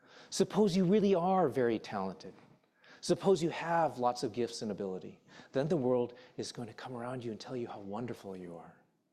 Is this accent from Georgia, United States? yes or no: no; Chicago, Illinois, United States; now in Pittsburgh, United States; yeah, I'm from Chicago, and the Bears traded Justin Fields to the Pittsburgh Steelers for a 6th-round draft pick. I'm living here in Pittsburgh